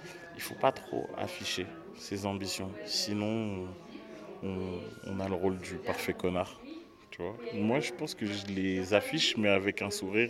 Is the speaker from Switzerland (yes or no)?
no; Boulogne-Billancourt, Île-de-France, France; Je viens de Boulogne-Billancourt, donc forcément